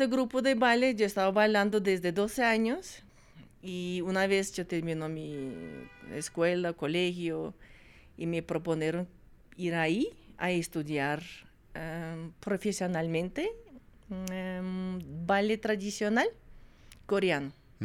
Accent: Uzbekistan; Spanish is a second language; now in Colombia; Soy media coreana, media bielorrusa. Mi papá es coreano, mi mamá es bielorrusa. Y yo nací y crecí en Uzbekistán.

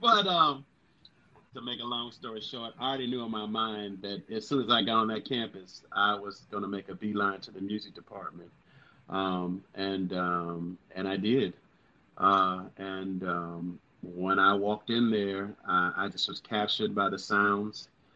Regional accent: Washington, District of Columbia, United States; born there; also born or lived in New Orleans; I was born in Washington, D.C. My parents are from New Orleans, Louisiana. The majority of my life has been in New Orleans. So I always tell people, I never claim to be a native, but my soul is definitely a native.

